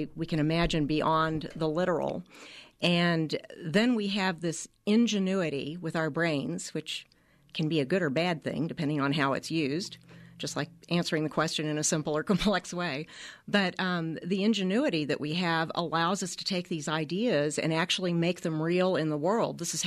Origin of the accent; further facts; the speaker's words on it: Santa Fe, New Mexico, United States; also born or lived in Texas; I first moved to Santa Fe with my parents in 1960. So I was born in Texas. I'm not a native New Mexican, but I sort of consider myself one because my heart is here and always has been.